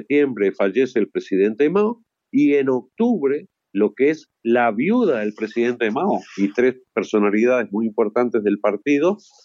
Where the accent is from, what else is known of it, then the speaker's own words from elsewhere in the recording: Uruguay; los uruguayos somos orientales, porque somos de la República Oriental del Uruguay